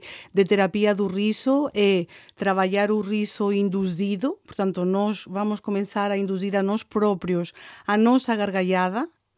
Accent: Spain; Portuguese is a second language; E então é muito difícil perder o sotaque. Não consigo me apanhar-me logo. Chego a um sítio e digo, bom dia. Ah, és espanhola? Sim. É imediato.

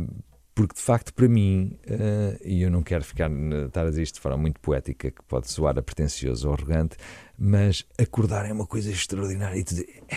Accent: Maputo, Mozambique; born there; Estava em Lourenço Marques, exatamente, foi onde eu nasci.

